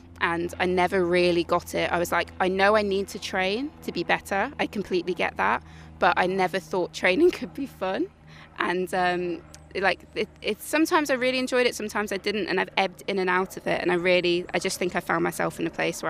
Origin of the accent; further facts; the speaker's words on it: United Kingdom; I've ever experienced being a British swimmer. And I've only ever swam in Britain, only ever gone through British clubs.